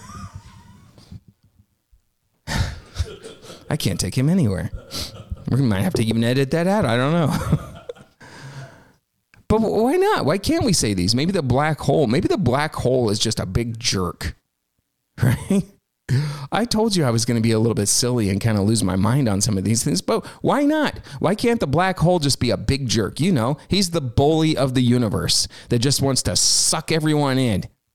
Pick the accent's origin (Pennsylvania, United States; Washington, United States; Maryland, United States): Washington, United States; Ladies and gentlemen, I am proud to announce to you that Washington State, my home state, what a great state we live in, don't we?